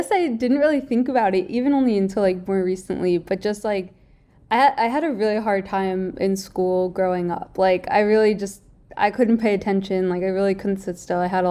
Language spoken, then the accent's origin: English; New Jersey, United States; so I'm from New Jersey, which is like right outside of New York. And so I grew up kind of like in the outdoors, in nature, loved exercising, loved all things sports.